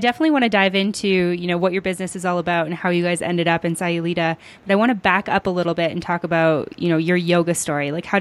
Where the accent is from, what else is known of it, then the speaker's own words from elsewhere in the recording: Alberta, Canada; They're actually from super, super close to where I'm from in Alberta.